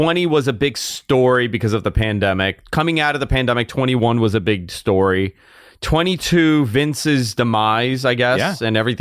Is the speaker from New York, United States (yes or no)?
yes; New York, United States; I'm a Northeastern kid. I grew up in New York.